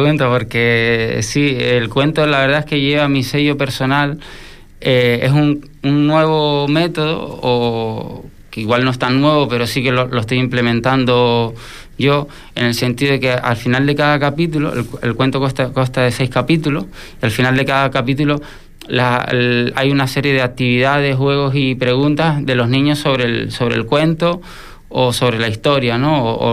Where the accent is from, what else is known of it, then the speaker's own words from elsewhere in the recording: Canary Islands, Spain; born there; now in Fuerteventura, Spain; yo nací en Gran Canaria, pero bueno, ya desde que llegué aquí a la isla